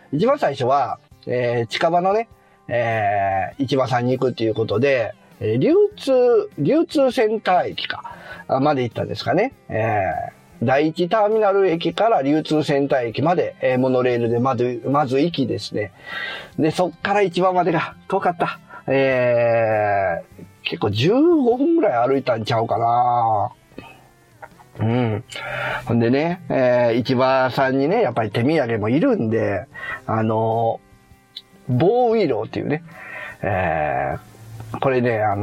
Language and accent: Japanese; Tokushima, Japan; 基本みんな徳島、生まれ徳島育ちですよ。うん。なのでね、まあ、あんまりこう、都会の電車に慣れてないんですよね。